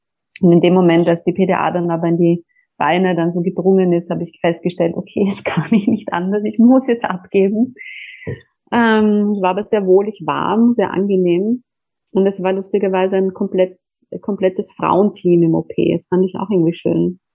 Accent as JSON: {"language": "German", "region": "Vienna", "country": "Austria", "said": "Ich sehe aus Wien."}